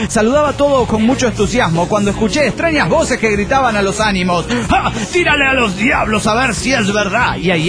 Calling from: Guanajuato, Mexico; de Guanajuato.

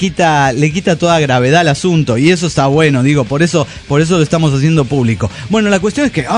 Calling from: Bremen, Germany; de Bremen, Alemania.

